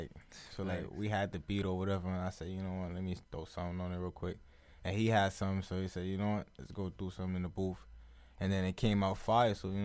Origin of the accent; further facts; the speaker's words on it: Brooklyn, New York, United States; nigga from Brooklyn, Flatbush.